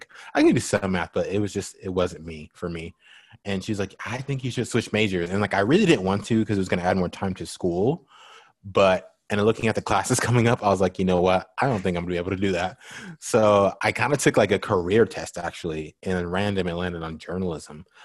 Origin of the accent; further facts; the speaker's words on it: Henderson, Nevada, United States; I was born and raised in Las Vegas. I'm technically from Henderson, which is a suburb of Las Vegas. It's like the southeast part of Vegas, but it's still Vegas.